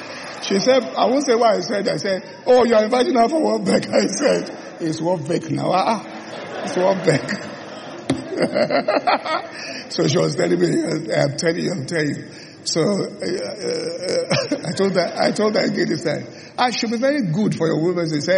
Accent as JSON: {"language": "English", "country": "Nigeria", "said": "But I'm Nigerian."}